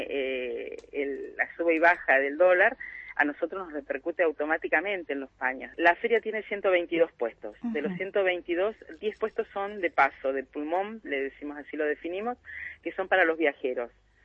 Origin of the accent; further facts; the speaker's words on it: Neuquén, Argentina; also born or lived in Brazil; now in Las Grutas, Argentina; Yo soy neuquina, viví en Brasil, volví a Neuquén y después ya empezamos a venir a hacer la temporada acá y hace 22 años que me vine a vivir